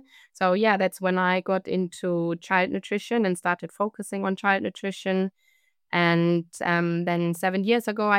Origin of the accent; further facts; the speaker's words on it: Munich, Bavaria, Germany; So I grew up in Munich in Germany